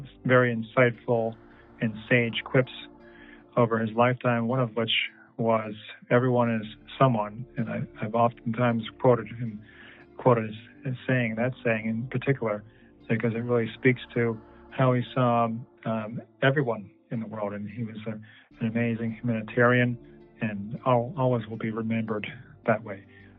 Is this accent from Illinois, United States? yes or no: yes; Chicago, Illinois, United States; born there; I was born in Chicago.